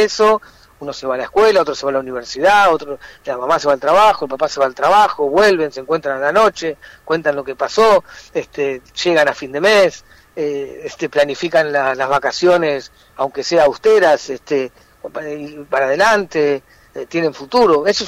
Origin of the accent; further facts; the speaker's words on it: Argentina; creo que somos más los argentinos y argentinas que no creemos que el Estado es una organización criminal que hay que pulverizar